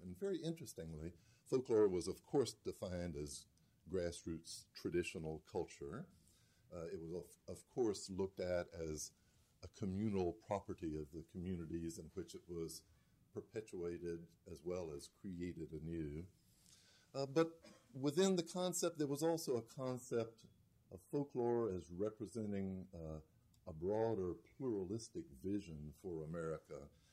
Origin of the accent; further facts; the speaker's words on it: Jacksonville, Florida, United States; the vision I had growing up in Jacksonville